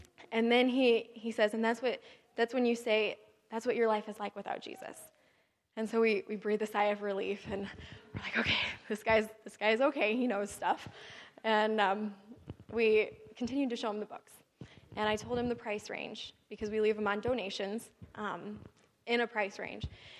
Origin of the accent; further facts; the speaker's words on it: Eugene, Oregon, United States; I'm like, hey, I'm from Eugene, Oregon. I can do hippies.